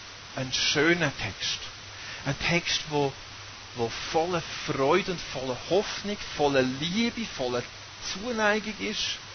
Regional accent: Norway; Ich bin halt Norweger, versteht ihr?

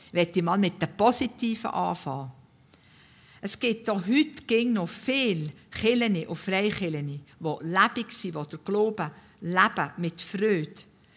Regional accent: Switzerland; Wir haben als Schweizer ja wirklich viel Grund zum Danken, dass wir so in einem wunderschönen Land leben dürfen, mit so vielen schönen Landschaften.

